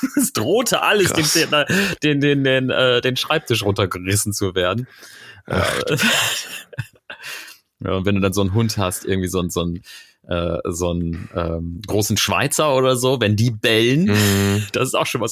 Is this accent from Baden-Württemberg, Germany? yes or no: no; Lower Saxony, Germany; in meiner Heimat in Ostfriesland